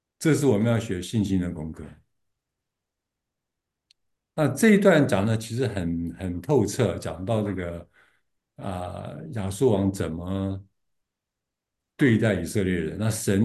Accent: China; 我们中国人有一句话说：“拿那个鸡毛当利剑。”

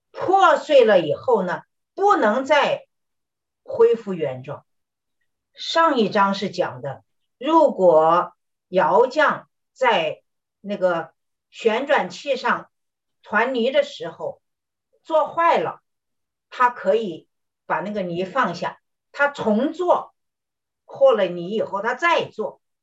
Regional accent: Henan, China; 特别是在我的老家河南

